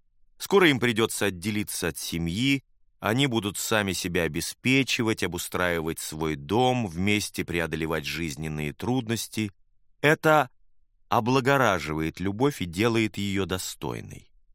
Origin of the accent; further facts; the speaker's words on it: Brazil; я подошел к нему и сообщил, что я из Бразилии